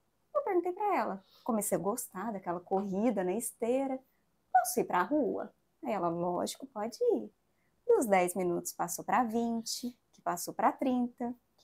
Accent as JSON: {"language": "Portuguese", "town": "Uberaba", "region": "Minas Gerais", "country": "Brazil", "said": "Sou de Uberaba mesmo, mas na época eu não morava em Uberaba."}